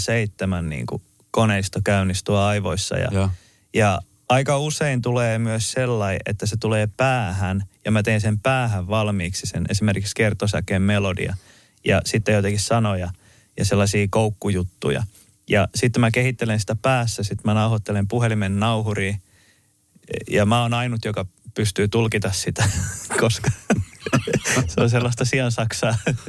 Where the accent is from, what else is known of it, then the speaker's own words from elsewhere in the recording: Isojoki, South Ostrobothnia, Finland; Ja sitten mä muistan, kun mä oon Isojoelta kotosi, niin siellä oli ne kaverit sitten, jolla oli auto, ne oli vanhempia.